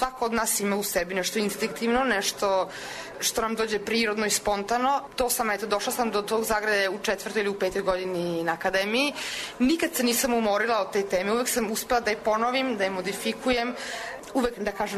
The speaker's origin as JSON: {"language": "Serbian", "town": "Sombor", "region": "Vojvodina", "country": "Serbia", "also_born_or_lived": "Belgrade", "lives_now": "Italy", "said": "Poreklom iz Sombora, posle toga sam se upisala u Beogradu na fakultet primenjenih umetnosti i dizajna, posle toga sam otišla u Napolj na specijalističke studije od 2 godine"}